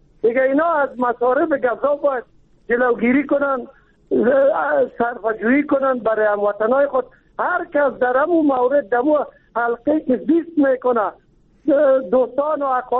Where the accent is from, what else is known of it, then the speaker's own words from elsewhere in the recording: Kabul, Afghanistan; ما چون خود از کابل هستیم